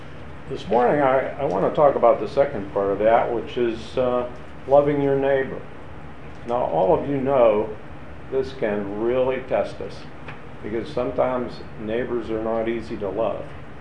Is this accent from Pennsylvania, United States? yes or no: yes; Verona, Pennsylvania, United States; And I grew up in Verona, which is up the river, up the Allegheny River, about 12 miles from the point.